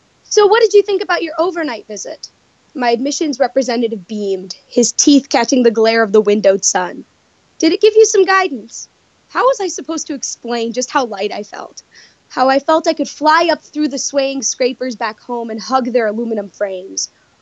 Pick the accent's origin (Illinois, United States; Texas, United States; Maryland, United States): Illinois, United States; Chicago; I grew up in Chicago, but I live in the suburbs.